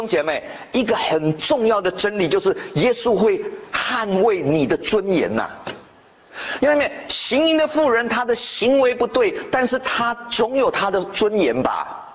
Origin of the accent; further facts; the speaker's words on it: Taiwan; 我是从台湾来的，在小孩子在国内啊，在台湾的时候